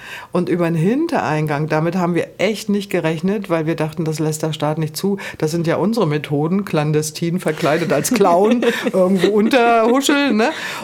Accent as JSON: {"language": "German", "region": "East Germany", "country": "Germany", "said": "Ich komme jetzt aus dem Osten, bei uns galt auch mehr das Wort."}